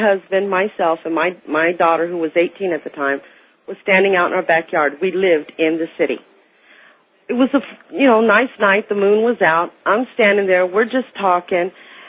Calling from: San Antonio, Texas, United States; I'm from San Antonio, Texas.

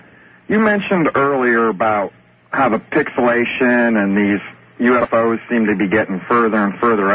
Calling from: Peoria, Illinois, United States; from Peoria.

